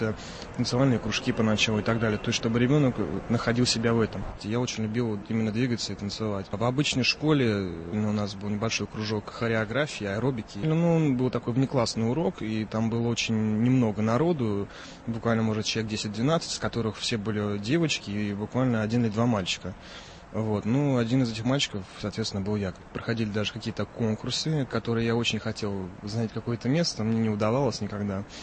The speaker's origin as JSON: {"language": "Russian", "region": "Saint Petersburg", "country": "Russia", "tie": "born or raised there", "lives_now": "Moscow, Russia", "said": "Я не приехал из Петербурга прямо сразу же в Москву."}